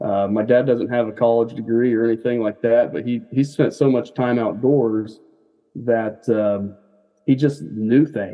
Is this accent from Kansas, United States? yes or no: yes; Kansas, United States; I'm originally from Kansas. I'm from between Hays and Great Bend originally. And, some people will call it Central Kansas. Some people call it Western Kansas.